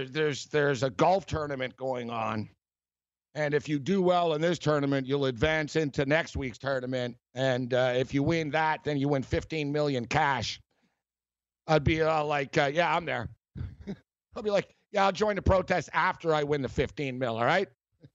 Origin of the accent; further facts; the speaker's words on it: Montreal, Quebec, Canada; I'm from Montreal